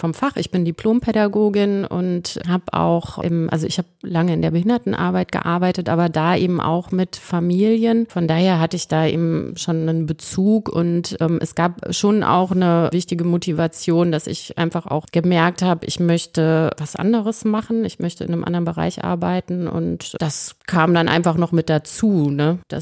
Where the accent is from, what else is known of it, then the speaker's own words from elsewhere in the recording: Bonn, North Rhine-Westphalia, Germany; born there; bin aber Bonnerin. Ich bin in Bonn geboren, im Johanniter-Krankenhaus.